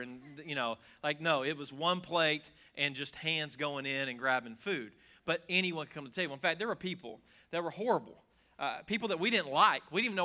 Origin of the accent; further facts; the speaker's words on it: Moonville, South Carolina, United States; Back where I grew up in Moonville, South Carolina, I mean, heaven on earth